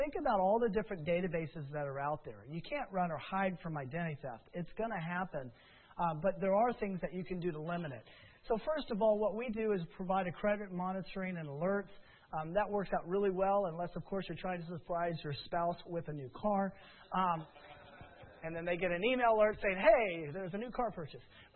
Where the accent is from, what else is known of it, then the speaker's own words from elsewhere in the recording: Loveland, Colorado, United States; we have a movie theater that is in my hometown in Loveland, Colorado